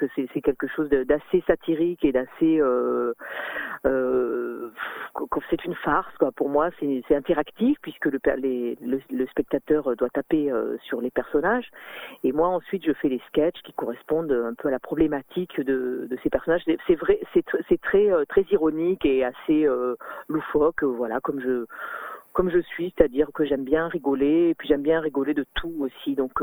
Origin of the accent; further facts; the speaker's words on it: Crest, Auvergne-Rhône-Alpes, France; moved away as an adult; now in Nantes, France; Parce que je suis née à Cré, donc j'ai passé 30 ans de ma vie dans la Drôme. Il se trouve que maintenant j'ai déménagé à Nantes, ça fait maintenant une dizaine d'années. Je suis partie de la Drôme il y a à peu près 15 ans.